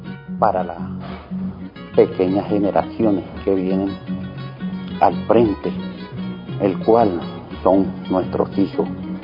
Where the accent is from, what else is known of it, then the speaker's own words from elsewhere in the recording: Masaya, Nicaragua; Soy originario de Masaya.